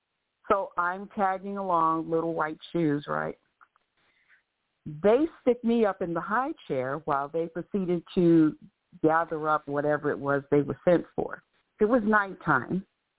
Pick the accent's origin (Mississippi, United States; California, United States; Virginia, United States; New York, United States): New York, United States; Harlem; And I grew up in Harlem, New York, in one of those picturesque, scary-looking architectural magnificence buildings that contain tons of railroad apartments.